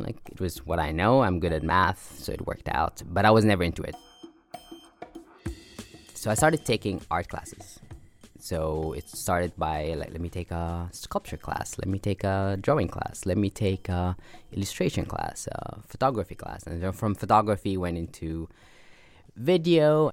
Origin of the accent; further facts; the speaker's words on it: Abu Dhabi, United Arab Emirates; also born or lived in Sudan; So we moved to United Arab Emirates, and I grew up in Abu Dhabi, which was a very strange place to grow up.